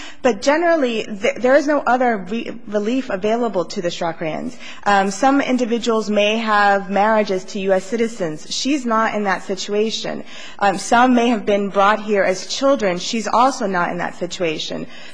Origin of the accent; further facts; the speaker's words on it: New Jersey, United States; I'm from New Jersey originally